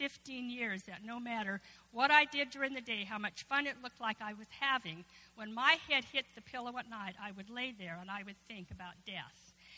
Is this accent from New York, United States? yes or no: no; Salt Lake City, Utah, United States; born there; I was born in Salt Lake City, Utah. My parents were my grandparents were from Yugoslavia